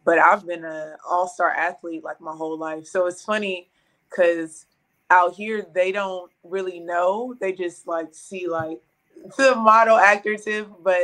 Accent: Houston, Texas, United States; I am born and raised from Houston, Texas. Southwest side.

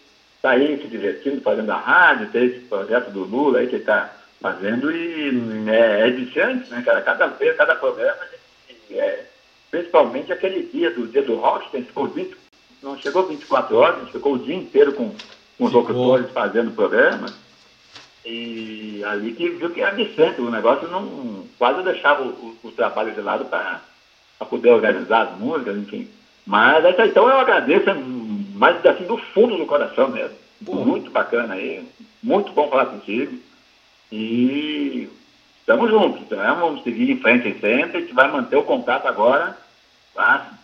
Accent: South Region, Brazil; now in Minas Gerais, Brazil; eu não perdi, na verdade, a minha identidade em termos de sotaque, né? Aqui eu não tenho sotaque de mineiro, e quando eu vou aí pro sul, o pessoal fala que eu já tô com sotaque de mineiro.

